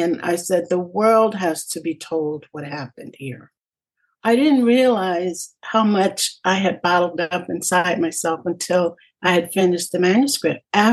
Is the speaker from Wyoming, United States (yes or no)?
no; Alabama, United States; But growing up in Alabama, I could see that in him.